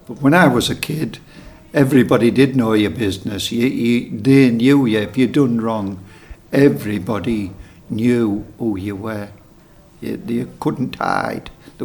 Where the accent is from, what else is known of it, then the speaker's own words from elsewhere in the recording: North East England, United Kingdom; born there; I've lived on the headland since 1946. I was born in Henrietta Street, and I went to Throston School, which is actually where St. Bega's is now.